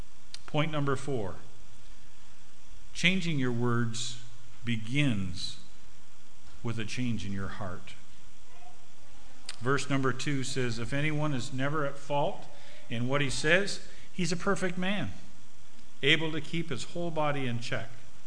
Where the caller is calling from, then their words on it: Canada; I'm calling from Canada." He said, I thought that it sounded like a Canadian accent.